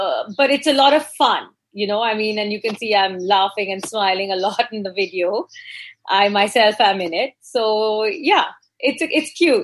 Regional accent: India; English is a second language; I'm from India, right? I mean, right now also I'm in Mumbai. I'm born and brought up in India.

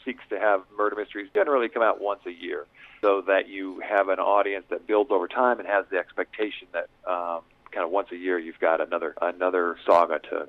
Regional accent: Durango, Colorado, United States; Well, I was raised in Durango in the Four Corners area, and so all of us in this area have kind of got mountains in our blood.

